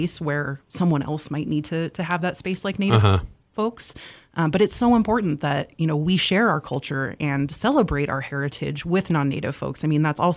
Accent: Malta, Montana, United States; I'm originally from Malta, Montana, over in northeastern Montana, about 60 miles south of the Canadian border. So as you can imagine, it's pretty flat out there, pretty prairie.

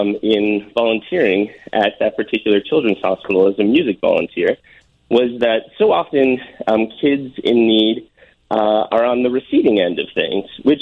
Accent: Lake Bluff, Illinois, United States; I'm from Chicago. I grew up in Lake Bluff, a northern suburb. I went to Lake Forest High School and then went on to Northwestern

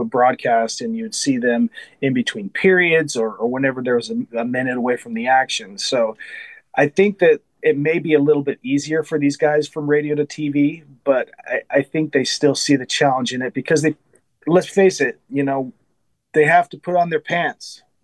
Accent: Las Vegas, Nevada, United States; I'm actually from Las Vegas, and I was there when the Golden Knights came.

